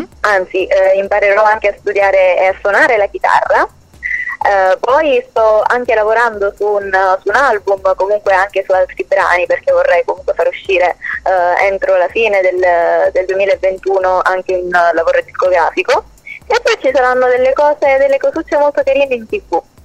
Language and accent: Italian; Calabria, Italy; anche perché sono calabrese, quindi il mare è la parte fondamentale.